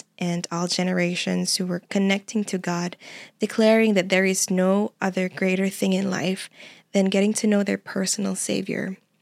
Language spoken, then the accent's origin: English; Philippines; I grew up in the Philippines and I started being involved in the music ministry when I was 10 years old.